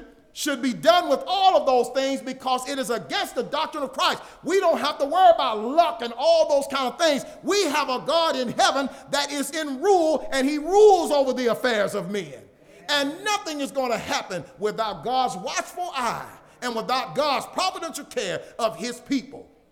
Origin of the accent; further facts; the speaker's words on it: Illinois, United States; Right here in Virginia. Where are you from? Ohio. And I'm from Illinois.